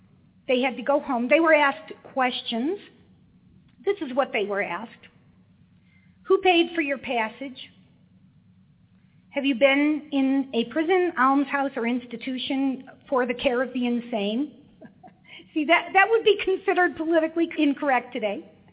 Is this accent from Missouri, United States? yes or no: yes; Missouri, United States; I say I'm from the East Coast. I'm from the East Coast of Missouri, Mississippi River, yeah.